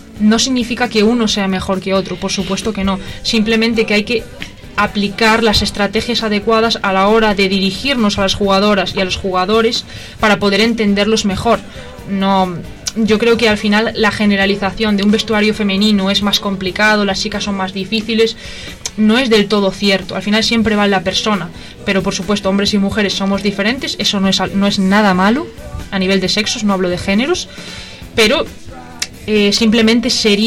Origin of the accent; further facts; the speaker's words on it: Galicia, Spain; como buena gallega tengo que decir aquí